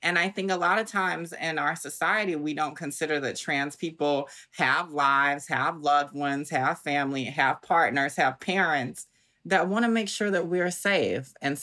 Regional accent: Augusta, Georgia, United States; now in Brooklyn, United States; And so I'm from Augusta, Georgia, like you said, Southern girl, and I live in Brooklyn now, so I call myself a Georgia peach in the Big Apple.

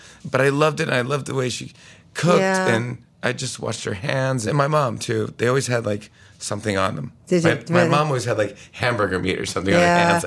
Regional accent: Ireland; I could say that as an Irish person.

